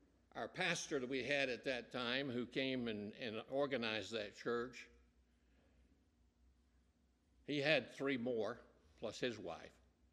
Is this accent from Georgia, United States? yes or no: no; Nacogdoches, Texas, United States; also born or lived in Lufkin; I was born in Lufkin, Texas. Raised in Nacogdoches, Texas. That's the oldest town in Texas.